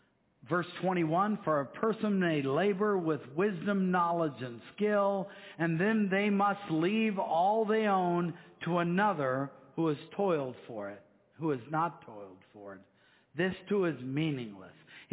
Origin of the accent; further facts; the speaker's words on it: Afton, Iowa, United States; I remember when I was growing up in Afton, Iowa, we were digging around in a little woods behind our house